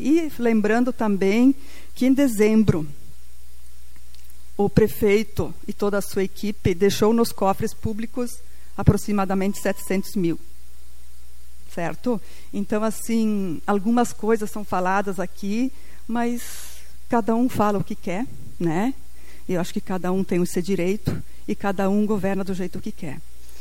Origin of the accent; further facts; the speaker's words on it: Capela de Santana, Rio Grande do Sul, Brazil; Então, assim, eu sou da Capela Santana também, né?